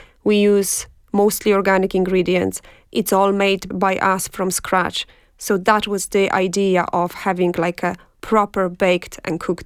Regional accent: Poland; moved away; I come from Poland. I've been living here with my family and my husband for last nearly 19 years. We initially came just for 1 year and it turned into 19 years.

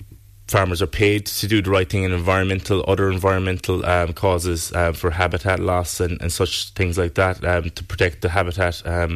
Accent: Killarney, Munster, Ireland; I was always kind of conscious of my environment growing up in Killarney

